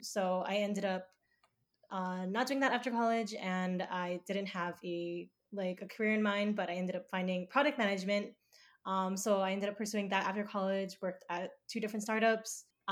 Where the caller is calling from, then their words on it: Philippines; I'm calling from the Philippines right now.